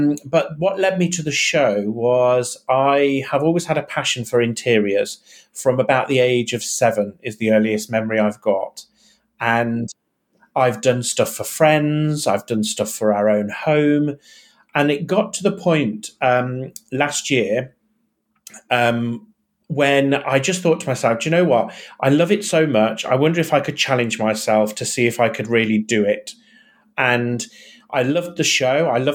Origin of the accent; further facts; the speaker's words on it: England, United Kingdom; moved away; I have lived down south now for 22 years. I'm originally from the Midlands.